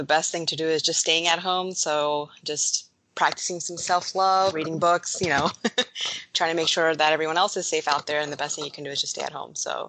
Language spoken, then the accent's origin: English; New York City, New York, United States; also born or lived in Baltimore, United States; I'm a Sikh Punjabi Indian American woman. I was born and raised in Flushing, New York. My family moved down to Baltimore in the 2000s.